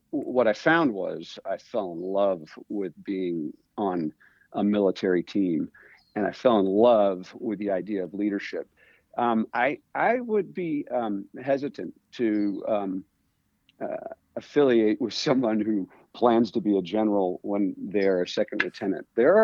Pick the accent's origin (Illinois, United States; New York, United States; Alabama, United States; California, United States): California, United States; Yorba Linda; I grew up, in fact, I'm sitting on the street I grew up on in Yorba Linda, California. I was in a community, Orange County, that doesn't have a lot of military background